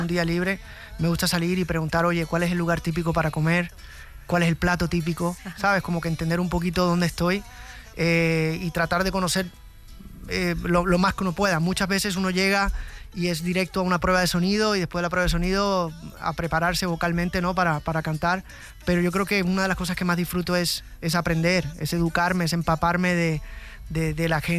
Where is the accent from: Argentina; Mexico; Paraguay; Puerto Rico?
Puerto Rico; Es la primera vez que comienzo una gira fuera de mi tierra. Por tradición siempre empezaba en Puerto Rico